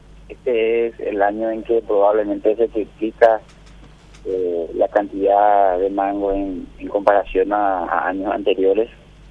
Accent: Paraguay; atendiendo que en mi país casi no hay una planta procesadora de mangos. Nosotros solicitamos permiso al penal del Buen Pastor, a la Penitenciaría Nacional de Tacumbú

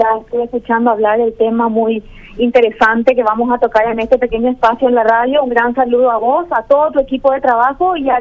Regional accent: Paraguay; me refiero a cualquiera de nosotros como paraguayos

